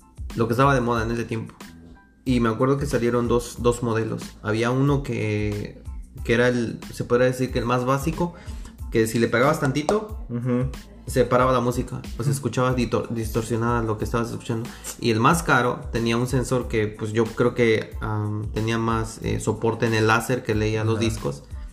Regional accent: Puebla, Mexico; Yo nací en la ciudad de Puebla. Crecí en una colonia que se llama Joaquín Colombres, está muy pegado hacia la carretera federal, hacia Mosoc y Tehuacán.

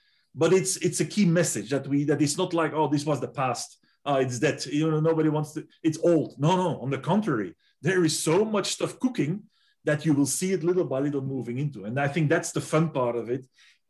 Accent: United Kingdom; our companies such as us, who are, I'm British, I'm 100% convinced

